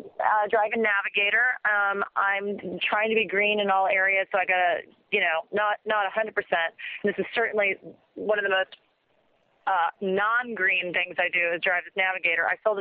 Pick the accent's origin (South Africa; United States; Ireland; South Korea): Ireland; I'm Irish. I'm actually a dual citizen, but I'm Irish